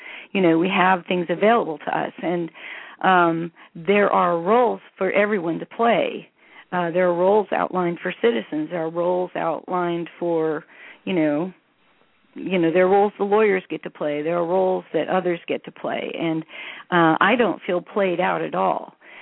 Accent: Corvallis, Oregon, United States; I'm normally from Corvallis, Oregon.

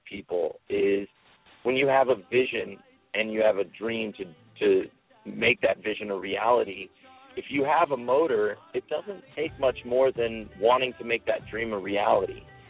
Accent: San Diego, California, United States; I come from kind of a punk rock background where, you know, I grew up in San Diego.

